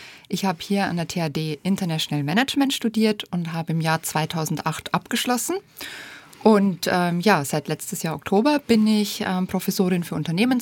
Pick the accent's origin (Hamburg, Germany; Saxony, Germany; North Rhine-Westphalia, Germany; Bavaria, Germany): Bavaria, Germany; Passau; Aus Passau. Also ich bin in Passau aufgewachsen.